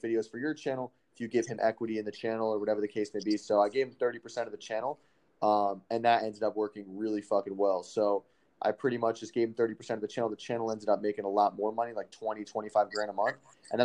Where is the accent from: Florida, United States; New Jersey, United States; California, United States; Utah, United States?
Florida, United States; Yeah. South Florida.